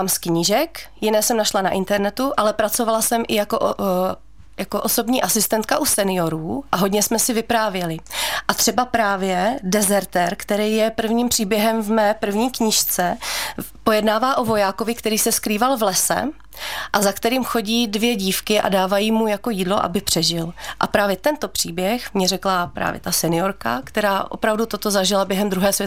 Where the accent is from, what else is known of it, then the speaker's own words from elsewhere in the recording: Svitavy, Pardubice Region, Czechia; born there; Já jsem se narodila ve Svitavách, mám ke Svitavům velkou citovou vazbu